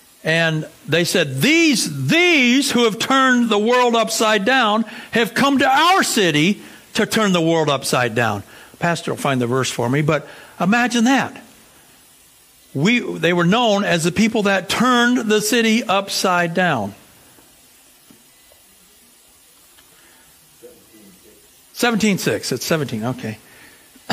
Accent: United States; I'm from America, and the Christians are praying for you here

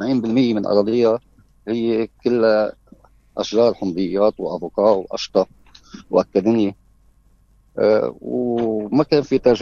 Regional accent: Lebanon

